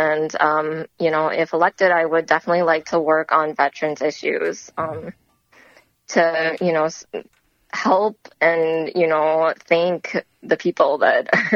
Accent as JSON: {"language": "English", "town": "Coon Rapids", "region": "Minnesota", "country": "United States", "tie": "born or raised there", "lives_now": "North Oaks, United States", "said": "I'm also a Korean-American adoptee. I grew up in Coon Rapids and currently living with my family in North Oaks."}